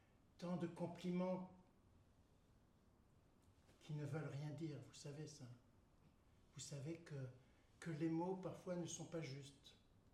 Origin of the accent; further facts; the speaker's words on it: Auvergne-Rhône-Alpes, France; je viens de la Drôme.